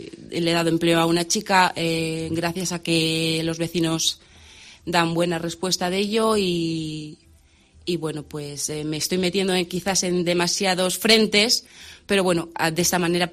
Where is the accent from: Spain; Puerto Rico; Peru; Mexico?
Spain; Bárcena, Cantabria; Nací aquí en Bárcena y muy feliz de vivir aquí. Me quise quedar aquí